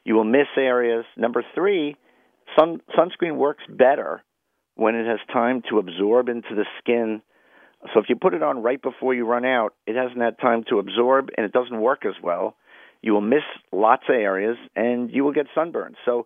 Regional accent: New York City, New York, United States; And I grew up in Washington Heights.

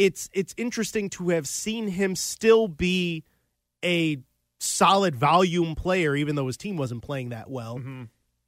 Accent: Illinois, United States; So, I mean, I grew up in Chicagoland, and so that was my jam.

